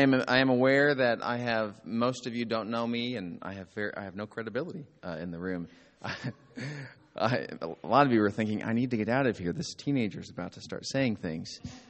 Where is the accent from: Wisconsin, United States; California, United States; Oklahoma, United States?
Oklahoma, United States; Now, keep in mind, I'm from Oklahoma. I've been working at the same church for 13 years.